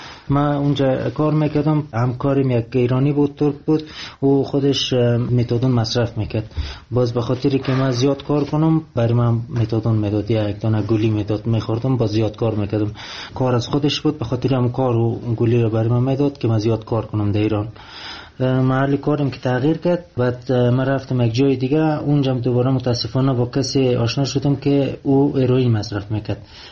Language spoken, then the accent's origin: Persian; Afghanistan; میدید که من افغانی هستم